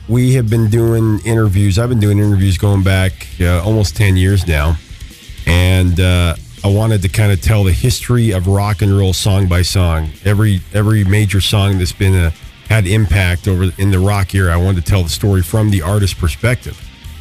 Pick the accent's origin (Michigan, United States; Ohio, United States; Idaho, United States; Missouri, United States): Idaho, United States; Blackfoot; moved away as an adult; also born or lived in Utah; I did. Yeah, I grew up in Blackfoot. Well, really Snake River, you know, Moreland, a little teeny town.